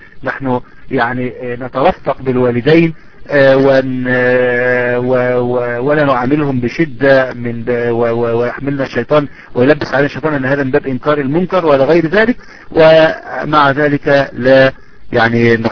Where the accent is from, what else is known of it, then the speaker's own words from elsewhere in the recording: Asyut, Asyut Governorate, Egypt; نحن عندنا في أسيوط لا يوجد جوامع تفتح إلا في وقت الصلاة فقط وتغلق مباشرة